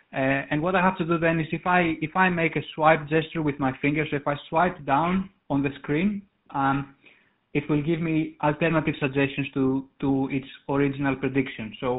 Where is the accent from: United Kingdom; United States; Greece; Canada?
Greece; accent: Greek; you can hear probably from my accent that I'm Greek in origin, as are our co-founders.